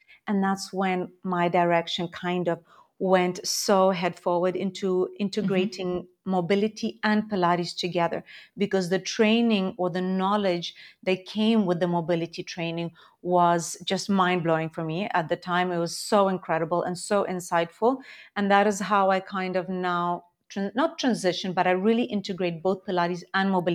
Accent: Zimbabwe; also born or lived in Ukraine; now in Switzerland; I live in very close to Geneva in Switzerland. I am Ukrainian born, but I grew up in Zimbabwe. So English is kind of like my native language almost. And I ended up here in Switzerland for work a long time ago.

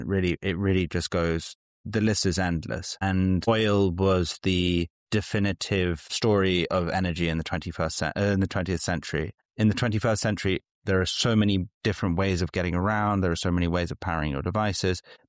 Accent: Greece; And my family is from Greece. I'm from Greece.

